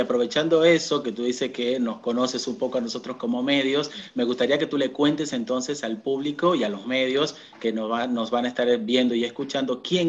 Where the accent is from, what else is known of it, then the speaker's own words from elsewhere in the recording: Dominican Republic; born there; Bueno, yo nací allá también.